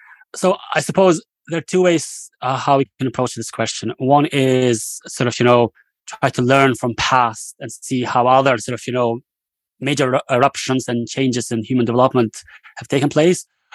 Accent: Kosovo; I remember growing up in Kosovo, partially before the war and then after the war, we had very little opportunities to learn, grow, and innovate.

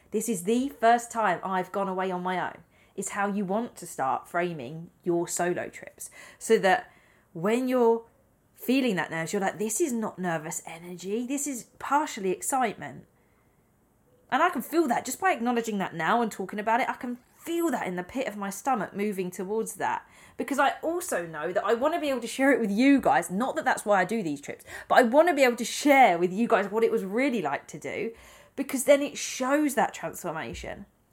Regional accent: United Kingdom; I might get away with it being a British speaker.

